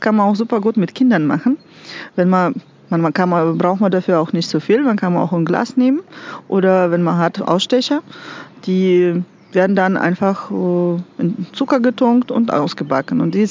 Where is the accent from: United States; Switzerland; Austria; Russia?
Russia; Ich komme aus Russland und Rezepte auch.